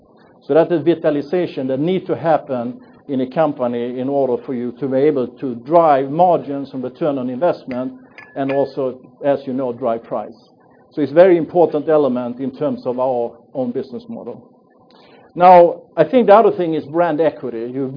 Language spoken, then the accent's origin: English; Sweden; moved away as an adult; also born or lived in France / Belgium / Russia / United States; We were born and raised in Sweden. We left Sweden in 1991 and since have lived in France, in Belgium, in Russia, United States twice, and I also had a stint in Hong Kong.